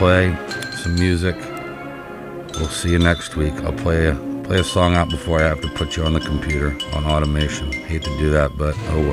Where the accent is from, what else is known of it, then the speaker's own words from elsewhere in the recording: Marysville, United States; Very interesting in that one, as they mentioned my hometown, Marysville.